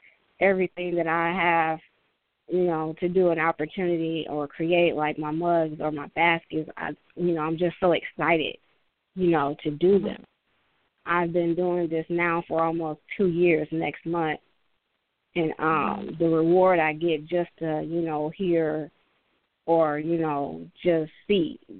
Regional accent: Milwaukee, Wisconsin, United States; I was born and raised in Milwaukee.

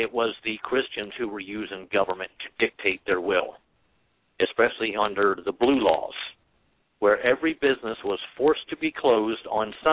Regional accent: Pennsylvania, United States; Yeah, because Pennsylvania was, I grew up in Pennsylvania.

